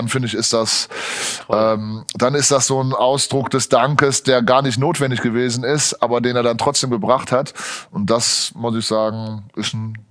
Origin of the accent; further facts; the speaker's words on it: Aachen, North Rhine-Westphalia, Germany; in Deutschland war ich zunächst einmal in Aachen, das ist meine Heimatstadt, BTB Aachen ist mein Heimatverein.